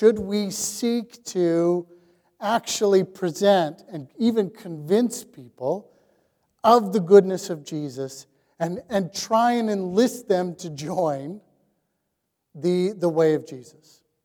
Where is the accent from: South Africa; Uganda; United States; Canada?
Canada; And as Canadian Christians, we probably need to hear it.